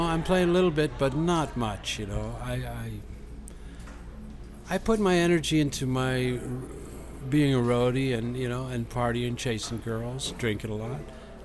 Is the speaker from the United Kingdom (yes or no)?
yes; England, United Kingdom; it's a real asset being an Englishman singing English songs.